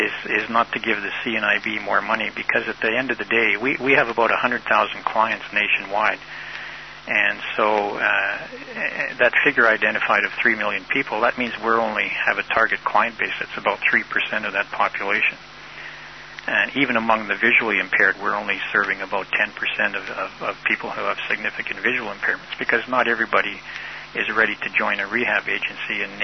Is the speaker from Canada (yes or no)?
yes; Canada; I guess I have to be a little bit embarrassed as a Canadian